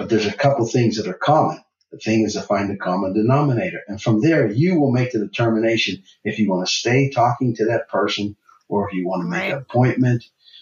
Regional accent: Pittsburgh, Pennsylvania, United States; We root for the Pittsburgh Steelers. I'm from Pittsburgh, so Pittsburgh Steelers.

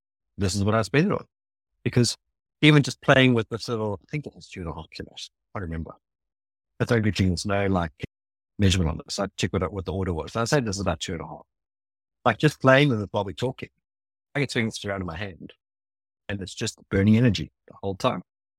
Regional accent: South Africa; you would have known clearly being South African that I would be a meat eater.

